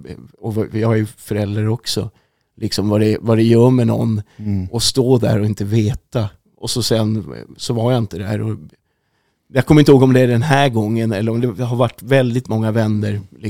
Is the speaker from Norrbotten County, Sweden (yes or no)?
yes; Luleå, Norrbotten County, Sweden; Vi är från Luleå från början